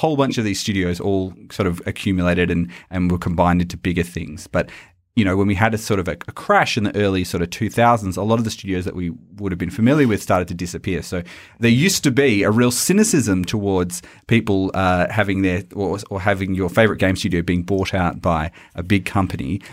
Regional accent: Australia; this side of the Nullarbor. God, it's my own accent and I just sound terrible doing it.

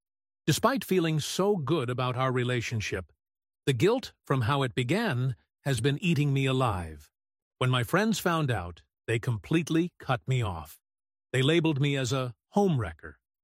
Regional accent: Canada; We're Canadian.

